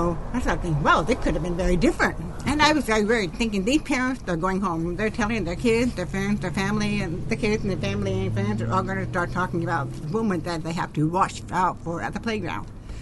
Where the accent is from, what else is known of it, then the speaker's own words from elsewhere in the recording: Warrenton, United States; Yeah, I grew up in Warrenton. Yeah, and my family had been in this area for quite a long time. I went to Warrenton Elementary School, the junior high. Warrenton High School.